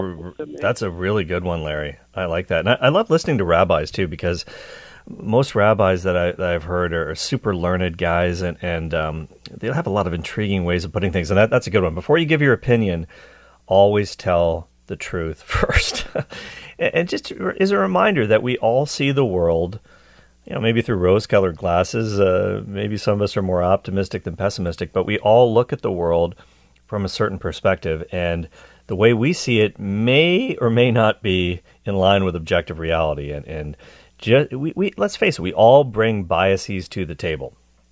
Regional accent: Ireland; but I'm Irish, so I can say that.

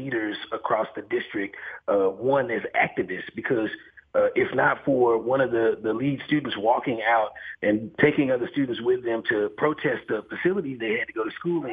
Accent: Dallas, Texas, United States; I've been a Cowboys fan. I'm diehard. I'm from Dallas.

